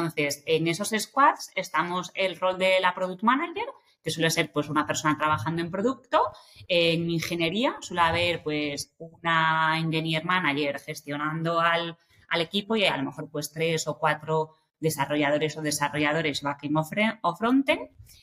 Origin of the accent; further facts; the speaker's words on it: Galicia, Spain; also born or lived in Madrid; Y yo soy gallega, que me encanta decirlo. Hasta hace un año vivía en Madrid, entonces tenía como más sentido decirlo. Ahora vivo en Galicia